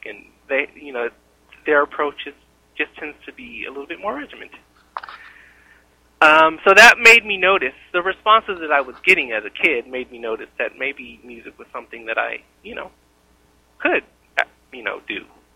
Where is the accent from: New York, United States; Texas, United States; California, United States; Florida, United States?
California, United States; Well, you know, I'm from Southern California.